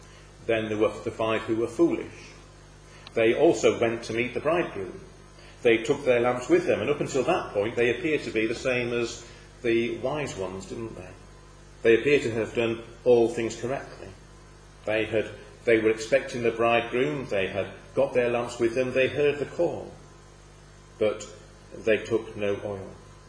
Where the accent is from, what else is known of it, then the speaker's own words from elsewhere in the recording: United Kingdom; We actually lose something a little, perhaps, in our understanding of that as British people, because, as the illustration shows there, sheep and goats look very different in this country, don't they?